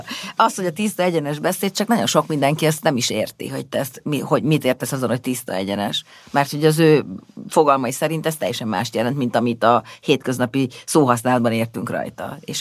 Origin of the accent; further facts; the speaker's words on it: Vác, Pest, Hungary; Én Váci vagyok, nekünk két helyiséggel odébb van a Gödi, ugye Samsung akkumulátorgyár